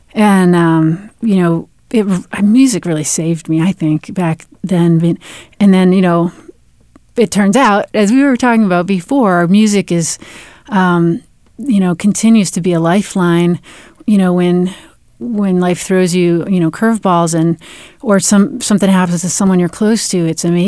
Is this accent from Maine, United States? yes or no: yes; Saco, Maine, United States; I kind of think because I grew up in Maine in the 70s and 80s. I graduated way back in 1983 from Thornton Academy in Saco, Maine.